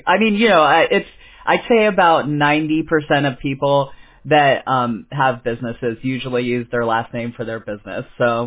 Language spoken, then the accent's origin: English; California, United States; I always heard people talking about it because I'm from California